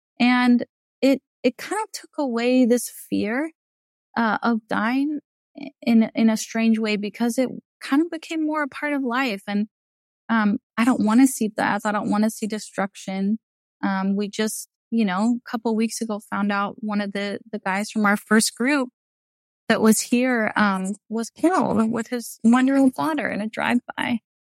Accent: Kansas, United States; You know, I'm white from Kansas.

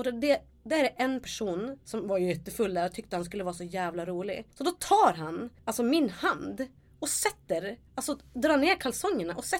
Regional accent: Idre, Dalarna County, Sweden; Vi var i Idre. Alltså, där jag kommer ifrån.

